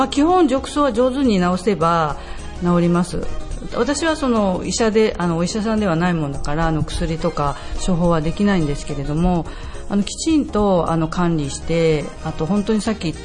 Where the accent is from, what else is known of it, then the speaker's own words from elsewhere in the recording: Kumamoto, Japan; moved away as an adult; also born or lived in Nagoya; はい、出身生まれは熊本、